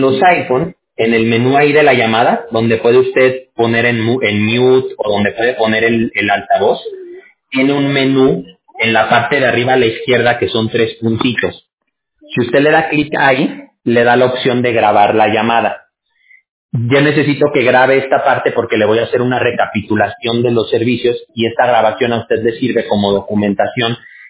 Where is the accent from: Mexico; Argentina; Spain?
Mexico; decimos allá en México, de donde yo soy